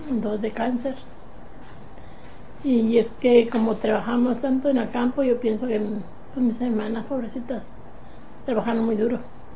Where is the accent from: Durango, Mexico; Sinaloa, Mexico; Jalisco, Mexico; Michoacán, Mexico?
Michoacán, Mexico; San Gregorio; Yo soy de Michoacán, México. Un pueblito, San Gregorio, Michoacán.